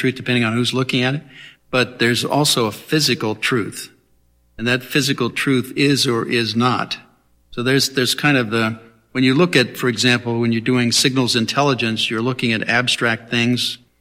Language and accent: English; Pennsylvania, United States; I grew up in a small town in central western Pennsylvania, up in the hills, up in the Appalachia Hills. So I'm a genuine hillbilly, so to speak.